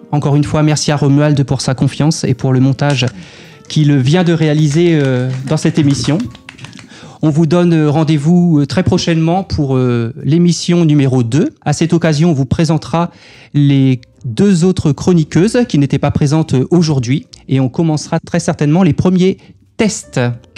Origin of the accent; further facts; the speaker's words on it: Aubigny-sur-Nère, Centre-Val de Loire, France; also born or lived in Gien; Sachant que je suis né à Gien et que j'ai habité depuis toujours à Aubigny-sur-Nère